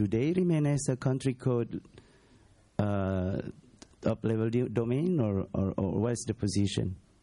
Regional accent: Indonesia; now in Malaysia; I'm from Indonesia and now in Malaysia.

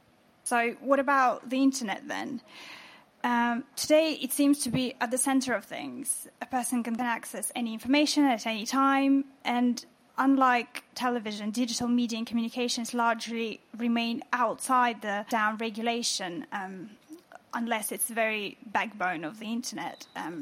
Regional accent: Kazakhstan; now in London, United Kingdom; I'm originally from Kazakhstan, but currently I'm studying at the London School of Economics

